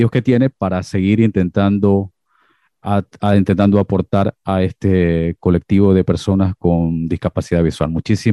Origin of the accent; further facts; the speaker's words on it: Esmeraldas, Ecuador; Yo soy costeño, soy esmeraldeño